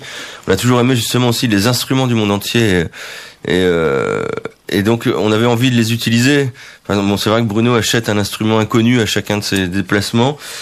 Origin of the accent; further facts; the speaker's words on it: Centre-Val de Loire, France; Au départ, c'est un groupe qui vient du Berry, entre Bourges et Châteauroux, Issoudun.